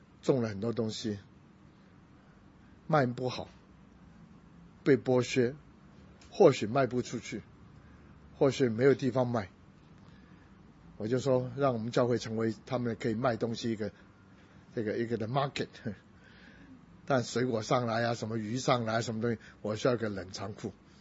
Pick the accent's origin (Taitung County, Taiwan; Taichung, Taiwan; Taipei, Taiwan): Taipei, Taiwan; 我们台北人真太丰富了